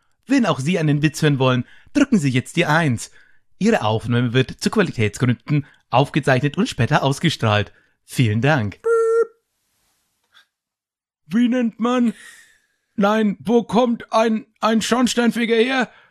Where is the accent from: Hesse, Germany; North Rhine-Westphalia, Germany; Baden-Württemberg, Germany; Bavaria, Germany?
Bavaria, Germany; Höchstadt; ja, ich komme ja aus Höchstadt, der Karpfenmetropole